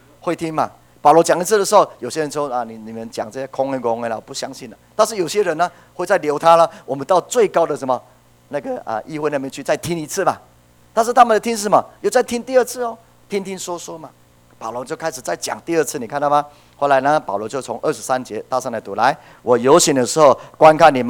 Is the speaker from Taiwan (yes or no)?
yes; Taiwan; 我们台湾人